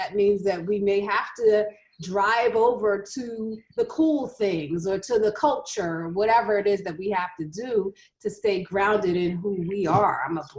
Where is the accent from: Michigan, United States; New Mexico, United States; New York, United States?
New York, United States; now in Los Angeles, United States; I'm from New York. I didn't want to have any LA kids to be talking to me like that.